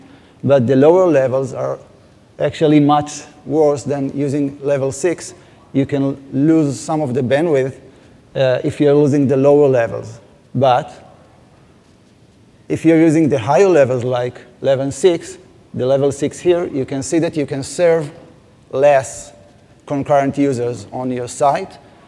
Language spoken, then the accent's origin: English; Israel; We are both from Israel, long way to come here.